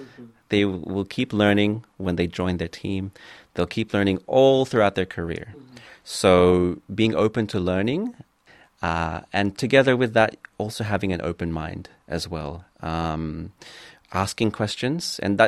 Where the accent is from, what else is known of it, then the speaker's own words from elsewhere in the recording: Philippines; Maybe this is from my own upbringing as well, of course, as being Filipino.